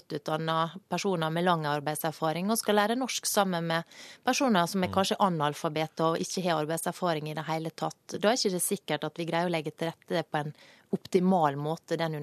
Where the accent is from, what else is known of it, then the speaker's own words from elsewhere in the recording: Møre og Romsdal, Norway; Jeg er jo sunnmøring og ser lys på fremtiden.